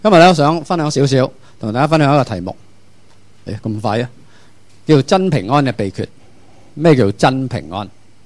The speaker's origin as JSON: {"language": "Cantonese", "country": "Hong Kong", "said": "以為我哋香港人咧管治水平好高，我哋基建好掂。"}